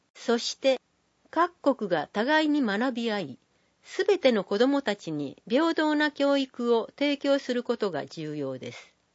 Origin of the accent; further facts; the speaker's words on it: Mongolia; Japanese is a second language; 例えば、私のふるさとのモンゴルでは、学校は9月1日の知識の日から始まります。